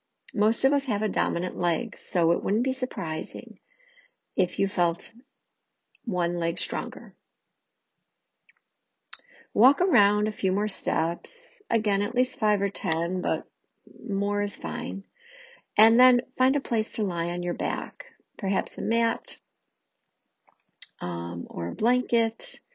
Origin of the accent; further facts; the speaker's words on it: Chicago, Illinois, United States; I am from the Chicagoland area.